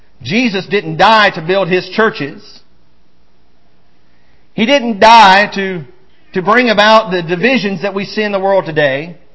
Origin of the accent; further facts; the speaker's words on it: Mississippi, United States; also born or lived in Alabama / Arkansas; I spent from the age of 3 to the age of 25 in a racially divided portion of the country. I grew up in Mississippi and Alabama and Arkansas.